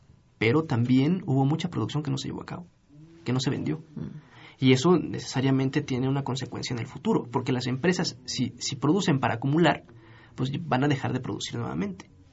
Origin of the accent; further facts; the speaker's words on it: Tlaxcala, Mexico; Yo lo que veo, yo soy de Tlaxcala.